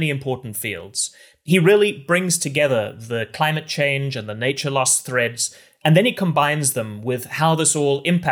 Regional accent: South Africa; my own time growing up in South Africa.

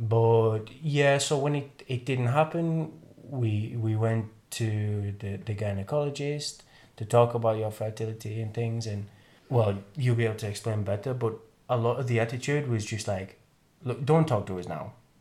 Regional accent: England, United Kingdom; the culture that I grew up in England

